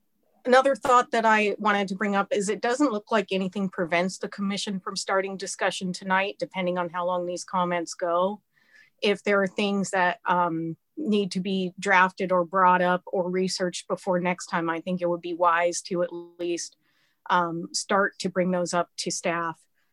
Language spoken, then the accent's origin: English; Black Diamond, Washington, United States; I live in Bellevue. And I grew up in Black Diamond